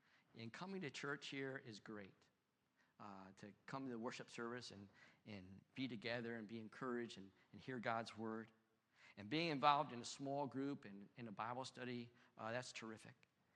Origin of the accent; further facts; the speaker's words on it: Connecticut, United States; And I'm thinking, I'm from Connecticut. Connecticut's north of Philadelphia.